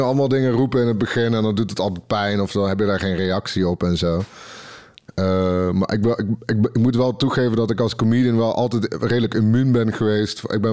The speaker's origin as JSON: {"language": "Dutch", "region": "North Brabant", "country": "Netherlands", "said": "ik heb ook wel als Brabander dat ik dan in Noord-Holland, dan voel ik me meer alien"}